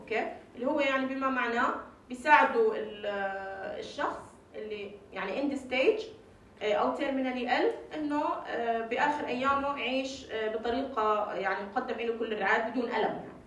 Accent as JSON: {"language": "Arabic", "country": "Jordan", "said": "او زي مثلا هوم كير مثلا يمكن مش موجود عندنا بالاردن،"}